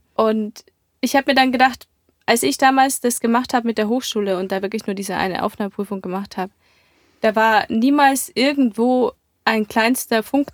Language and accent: German; Bavaria, Germany; ja, ich komme aus der Oberpfalz eigentlich.